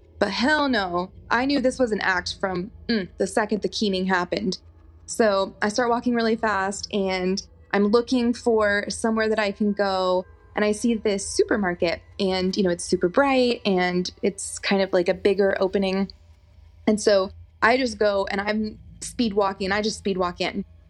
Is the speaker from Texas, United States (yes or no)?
yes; Austin, Texas, United States; I am from Austin, Texas.